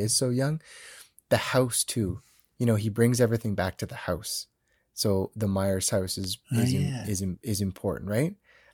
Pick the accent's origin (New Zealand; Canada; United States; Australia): Canada; we're Canadian.